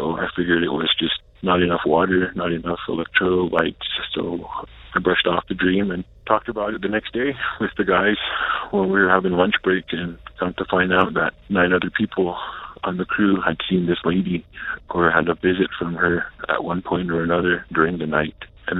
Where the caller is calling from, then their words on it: Taos Pueblo, New Mexico, United States; I'm calling from Taos Pueblo, New Mexico.